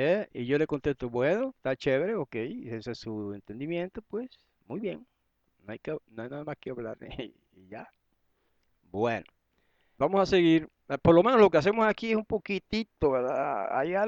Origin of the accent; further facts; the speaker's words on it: Guayama, Puerto Rico; Yo trabajé en una escuela para impedidos en Guayama, en mi pueblo.